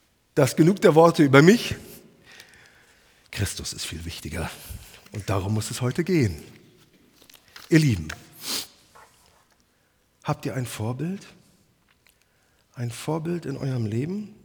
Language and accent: German; Lower Saxony, Germany; born there; ich komme gebürtig aus dem Emsland, aus unserem Samaria, wenn ich das so sagen darf. Komme da aber auch aus dem christlichen Elternhaus.